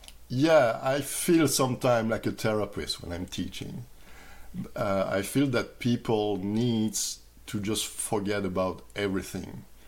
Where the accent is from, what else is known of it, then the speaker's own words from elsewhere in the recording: Belgium; now in Canada; As I'm originally from Belgium, we have a weather system that is pretty close to, you know, Great Britain or Ireland